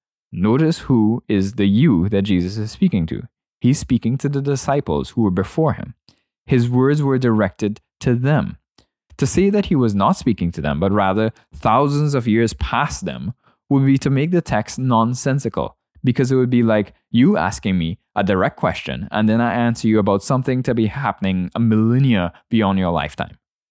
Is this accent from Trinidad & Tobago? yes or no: yes; Trinidad & Tobago; Now, I remember growing up in Trinidad